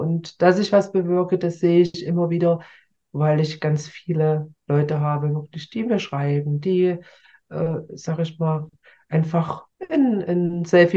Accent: East Germany, Germany; born there; Wir haben ja schon festgestellt, ich bin im Osten geboren

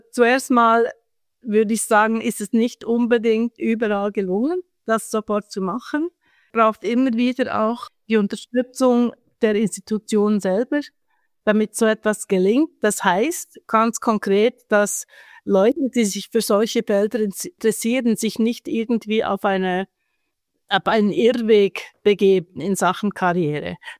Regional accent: Switzerland; also born or lived in United States; ich bin Schweizerin, aber dann in den USA studiert, war 15 Jahre weg. Und als ich zurückkam in den frühen 2000er Jahren

